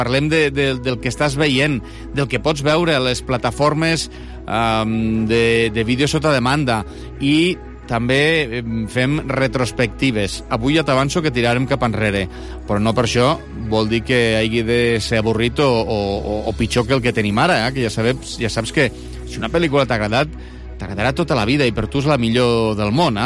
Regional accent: Lleida, Catalonia, Spain; som gent de Lleida

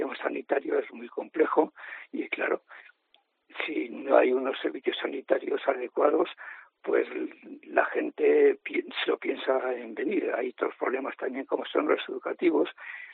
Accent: Ansó, Aragon, Spain; Yo viví, bueno, nací en Anso. fui incluso pastor trashumante con mi padre hasta los 16 años. A los 16 años me fui a Zaragoza a trabajar y estudiar, y he estado pues trabajando en Zaragoza hasta el año 2015.

